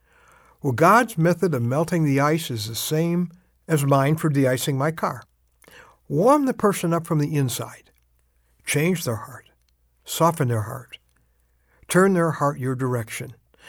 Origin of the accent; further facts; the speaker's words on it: Midwest, United States; also born or lived in Northeast; I grew up in the Midwest, and I lived in the Northeast, so I can handle snow.